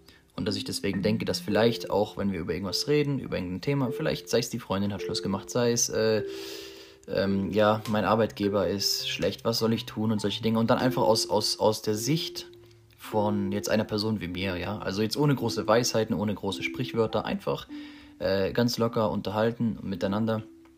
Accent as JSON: {"language": "German", "region": "Baden-Württemberg", "country": "Germany", "said": "bin 20 Jahre jung, bald 21. Und bin zurzeit in der Ausbildung zum Optiker. Ich komme aus Baden-Württemberg."}